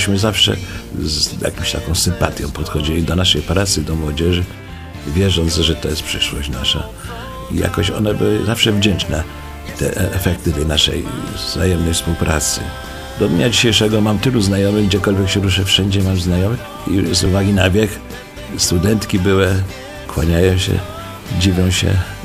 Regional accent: Ostrów Wielkopolski, Greater Poland Voivodeship, Poland; born there; now in Kalisz, Poland; jestem ostrowiakiem. Urodziłem się w Ostrowie Wielkopolskim. Ale już większość życia spędziłem w Kaliszu. Dzieci wychowałem w Kaliszu

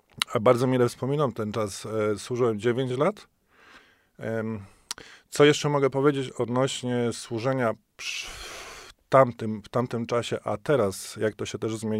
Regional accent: Kobylin, Greater Poland Voivodeship, Poland; Ja z parafii Kobylin pochodzę

